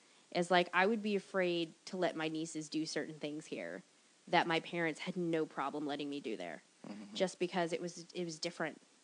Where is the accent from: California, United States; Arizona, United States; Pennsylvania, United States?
Arizona, United States; born there; Close enough. No, I was born in Arizona.